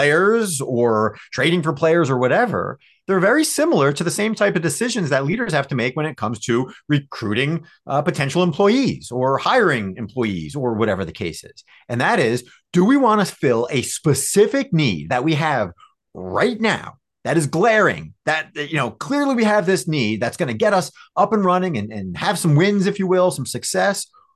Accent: New Jersey, United States; I grew up a Giants fan growing up in Northern New Jersey there.

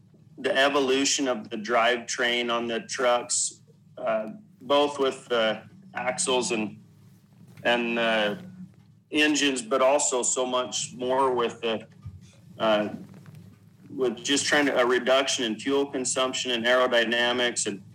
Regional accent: Idaho, United States; I grew up in Southern Idaho and had a lot of background in like the fab industry, like the metal fab industry and farming in general. I grew up on a farm

